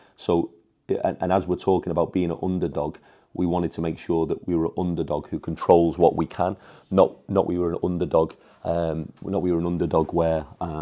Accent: Runcorn, North West England, United Kingdom; British German family. I'm from Runcorn originally, and the other side of Runcorn is a town called Widnes.

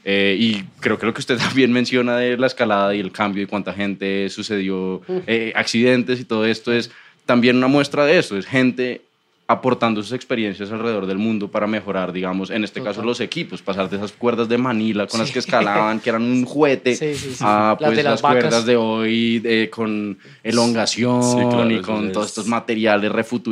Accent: Bogotá, Colombia; Creo que siempre se ha relacionado con no estar de donde soy. Seguramente hay muchas opciones de aventurar en Bogotá, pero en general mi percepción de la aventura tiene que ver con irme de ahí.

